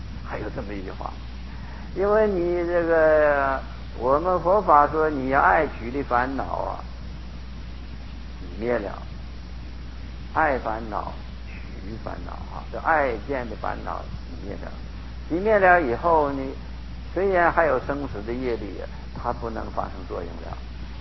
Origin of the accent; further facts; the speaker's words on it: Hong Kong; now in United States; 现在来说你也可以说我是华侨，你可以这么说。不过我是从香港去的